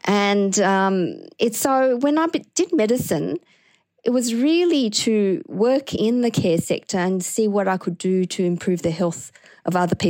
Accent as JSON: {"language": "English", "town": "Liverpool", "region": "New South Wales", "country": "Australia", "tie": "born or raised there", "said": "I grew up in Liverpool."}